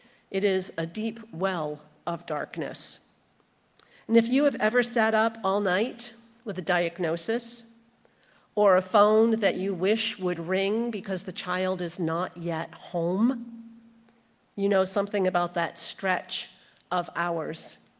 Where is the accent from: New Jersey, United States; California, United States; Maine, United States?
Maine, United States; Augusta; So I grew up in the Kennebec River Valley in Augusta, Maine